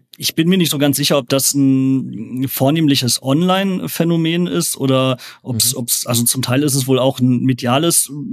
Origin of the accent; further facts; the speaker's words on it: Bochum, North Rhine-Westphalia, Germany; Als Bochumer wünscht man sich die Punkte, ist ja klar.